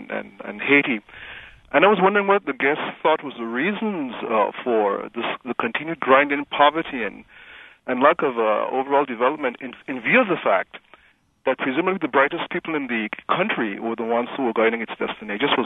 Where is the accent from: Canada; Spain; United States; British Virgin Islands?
British Virgin Islands; Tortola; I'm from Tortola.